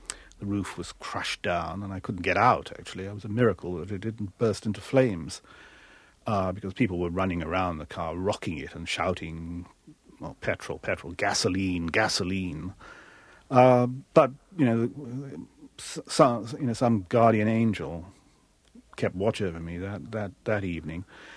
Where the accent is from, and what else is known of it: England, United Kingdom